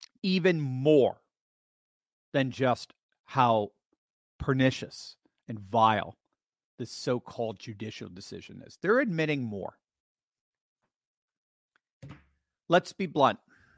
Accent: United Kingdom; I like trifle. I'm British.

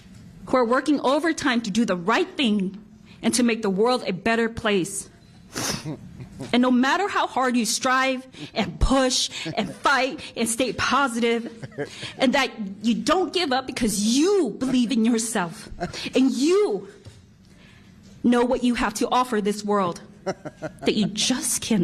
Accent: United States; born there; This I know for sure because I was born poor in America.

